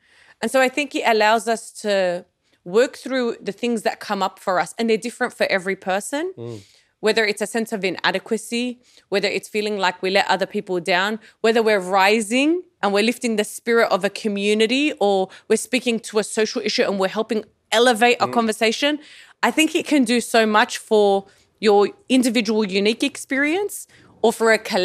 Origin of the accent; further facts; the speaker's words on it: Australia; born there; even though I was born in Australia.